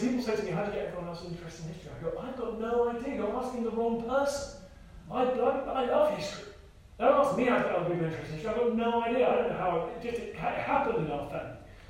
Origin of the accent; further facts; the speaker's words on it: London, United Kingdom; born there; But no, I was born in Southwest London, an affluent family.